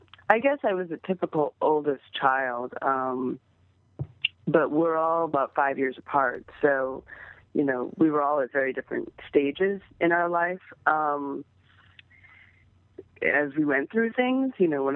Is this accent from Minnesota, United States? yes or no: yes; Minnesota, United States; also born or lived in Chicago, United States; And I primarily grew up in the Midwest, in Minnesota.